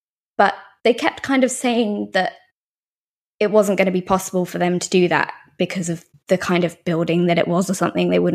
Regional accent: England, United Kingdom

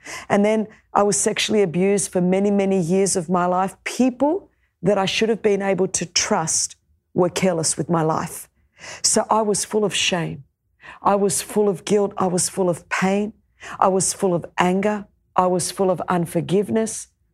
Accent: Australia; Now, I come from Australia

